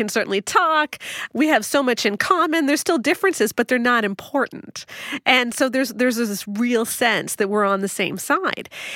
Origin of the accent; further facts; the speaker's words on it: Canada; Whereas I'm from Canada.